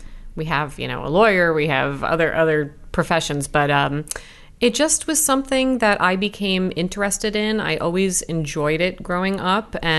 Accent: New Jersey, United States; Yes, absolutely. I'm from Jersey, born and raised.

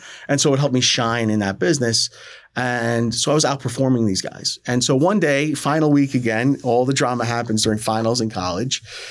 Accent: Staten Island, New York, United States; also born or lived in New Jersey; So I grew up in Staten Island, New York, and it was just a natural kind of migration pattern, you know, to New Jersey.

